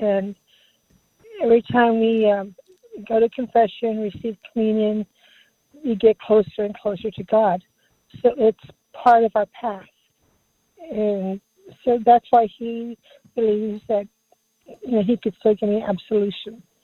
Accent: San Antonio, Texas, United States; And I'm from San Antonio, Texas.

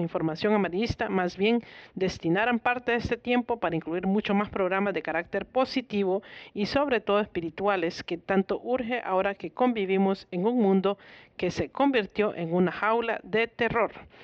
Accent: Costa Rica; acá en mi país

